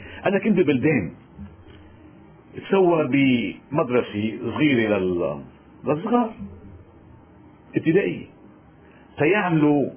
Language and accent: Arabic; Lebanon; نحن بلدنا مش بس في حرية، في فوضى، بس ما مش وعيد في بلدنا لبنان.